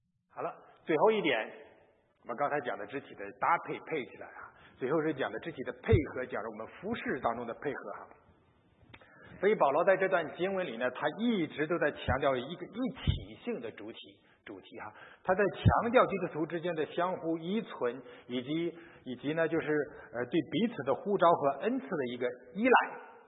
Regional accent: China; 你知道我小时候在农村长大，我估计我们当中很多人小时候在中国农村长的哈

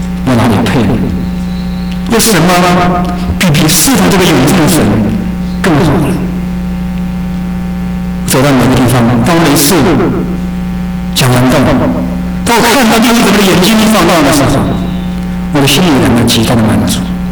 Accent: Henan, China; 我说我是河南人

